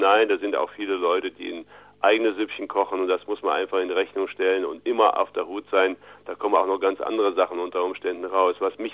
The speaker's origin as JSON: {"language": "German", "town": "Erfurt", "region": "Thuringia", "country": "Germany", "said": "Das hört man ja auch gerne als Erfurter."}